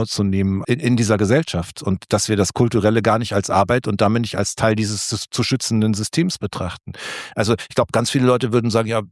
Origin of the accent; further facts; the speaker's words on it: North Rhine-Westphalia, Germany; ich komme halt aus NRW